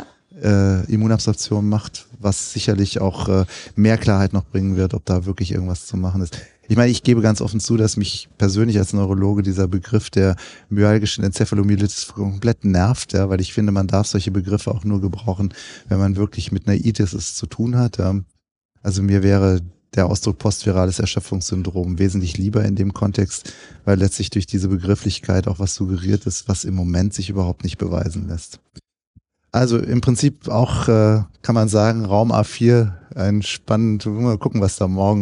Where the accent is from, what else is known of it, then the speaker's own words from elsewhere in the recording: Bavaria, Germany; ich komme aus Unterfranken